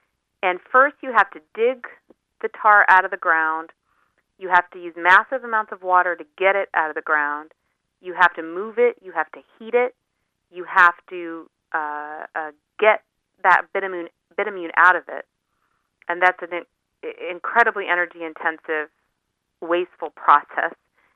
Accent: Colorado, United States; I'm originally from Colorado, many small towns across the West suffered the economic consequences of oil companies coming

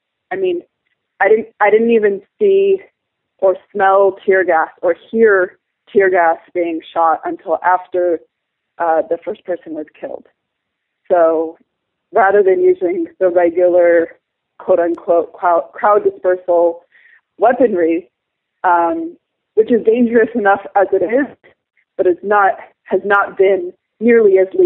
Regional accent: United States; now in Beit Omar, Palestine; I am an American who has lived in Beit Omar in the West Bank, which is in the northern district, off and on for the last almost 8 years.

